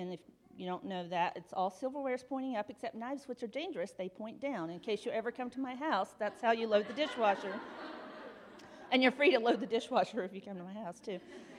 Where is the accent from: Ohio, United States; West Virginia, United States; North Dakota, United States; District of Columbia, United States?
West Virginia, United States; I do feel the need to reiterate that I am from West Virginia, and you can do with that information whatever you would like.